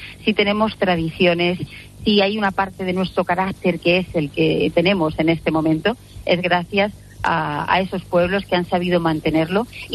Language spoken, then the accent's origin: Spanish; Almodóvar del Campo, Castilla-La Mancha, Spain; Yo soy de un pueblo de Ciudad Real que se llama Almodóvar del Campo, un pueblo precioso, está en el suroeste de la provincia de Ciudad Real, y somos uno de los términos municipales más grandes de España.